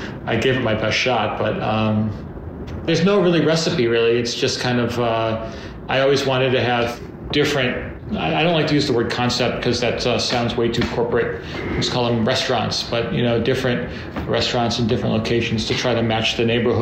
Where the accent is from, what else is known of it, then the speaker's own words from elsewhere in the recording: United States; I really wanted to do an American restaurant because I'm American